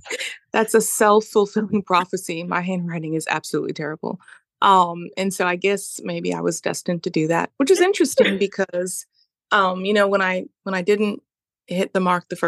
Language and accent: English; Montego Bay, Saint James, Jamaica; moved away as an adult; now in United States; So in full disclosure, I am originally from Jamaica, actually Montego Bay.